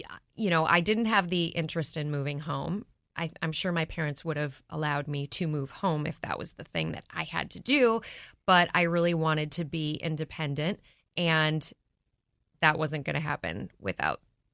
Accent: Minneapolis, Minnesota, United States; She happens to now be a journalist in Chicago, but I grew up in Minneapolis.

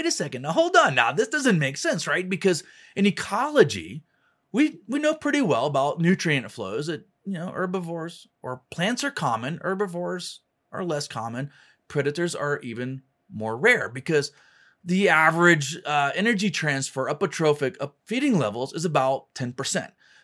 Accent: Florida, United States; I didn't know anything about this river. I came from Florida. I knew about these beautiful spring-fed rivers.

